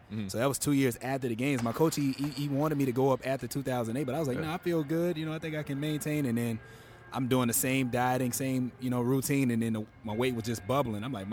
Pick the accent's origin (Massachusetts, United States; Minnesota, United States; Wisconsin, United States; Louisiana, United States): Louisiana, United States; Shreveport; And Shreveport, that's my hometown, Shreveport, Louisiana